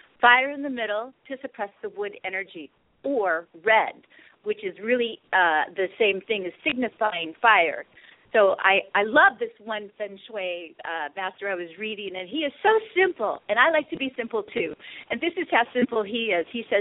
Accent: Hawaii, United States; I'm from Hawaii, and so I have a huge ohana there

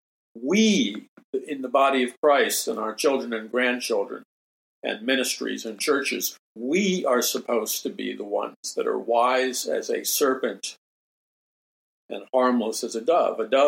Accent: New York City, New York, United States; Growing up in New York City, I mean, you would walk out from, you'd walk out of a large building.

